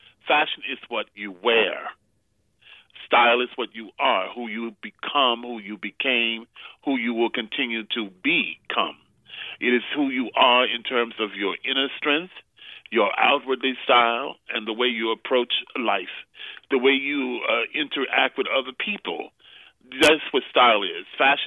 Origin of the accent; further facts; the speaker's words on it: the South, United States; Wonderful, very important to a young man growing up in the South.